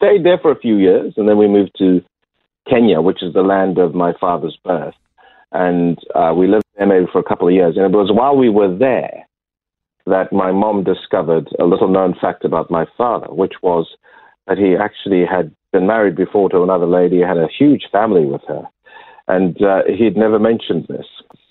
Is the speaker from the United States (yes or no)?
no; Lusaka, Lusaka Province, Zambia; born there; So I was born in a country called Zambia, which is almost Central Africa. But if you think about South Africa being at the bottom, north of that is a country called Zimbabwe, and then the next country north is Zambia. So the capital is Lusaka. I was born there